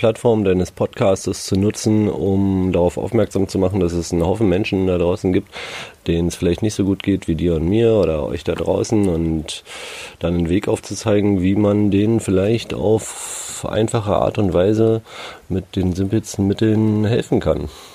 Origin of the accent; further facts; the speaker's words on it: Berlin, Germany; ich bin halt in Berlin groß geworden, ne? Da, ja, das ist eine Metropole wie alle großen Städte.